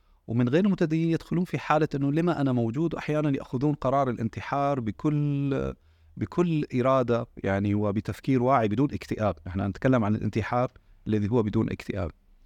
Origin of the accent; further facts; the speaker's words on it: Syria; نستعنت بالتجارب اللي مرينا فيها كسوريين والدعم النفسي اللي مرينا فيه مع أخواننا السوريين بالفترة الماضية